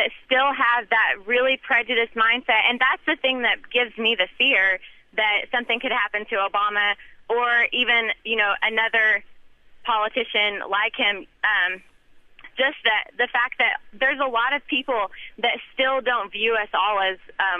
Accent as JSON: {"language": "English", "region": "Arkansas", "country": "United States", "said": "I'm from Arkansas, being from the South"}